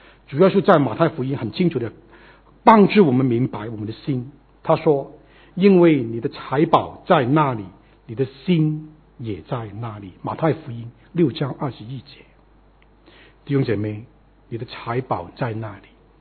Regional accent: Hong Kong; 因为我是从香港来的

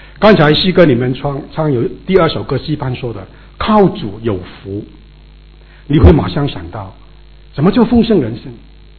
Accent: China; 我觉得我们中国人很聪明的

